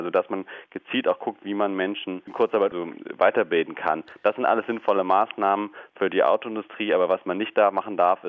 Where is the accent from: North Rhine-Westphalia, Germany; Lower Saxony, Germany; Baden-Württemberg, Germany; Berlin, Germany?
Lower Saxony, Germany; Ich als Niedersachse weiß das speziell im Besonderen.